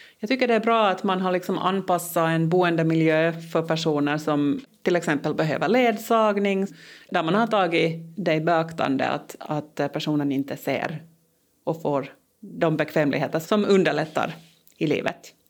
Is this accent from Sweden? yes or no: no; North Ostrobothnia, Finland; born there; now in Helsinki, Finland; Jag bor i Helsingfors för tillfället. Men jag är alltså född i norra Finland, nära Uleåborg.